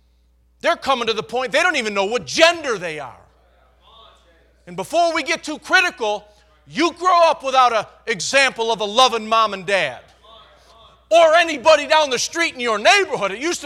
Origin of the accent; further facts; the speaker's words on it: New York, United States; I grew up in New York in the Northeast. It's mostly Roman Catholic.